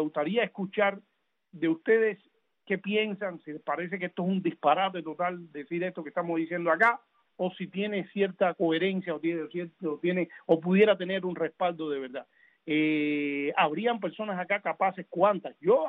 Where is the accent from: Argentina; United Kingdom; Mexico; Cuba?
Cuba; si somos cubanos en este momento y queremos entrar sencillamente a nuestro país